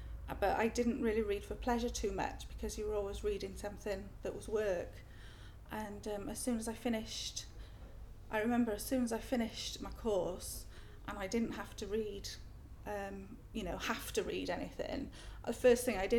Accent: Yorkshire and the Humber, United Kingdom; Where I was brought up in Yorkshire, there's a model village that was built for the workers in a factory

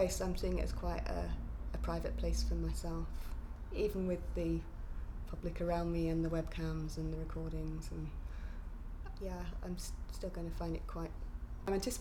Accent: South East England, United Kingdom; I grew up on the Isle of Wight.

